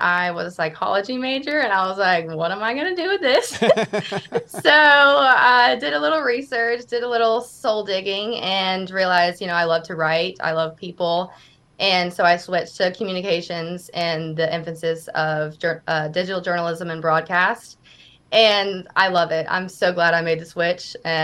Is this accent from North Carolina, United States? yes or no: no; Birmingham, Alabama, United States; Yeah, I'm from Birmingham, and I actually – my freshman year of college, I went to Florida State and just decided that wasn't for me. So I came to Mississippi State